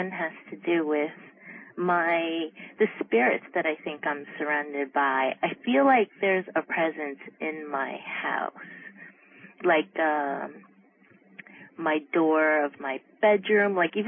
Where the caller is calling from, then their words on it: Miami, Florida, United States; I'm calling from Miami, Florida.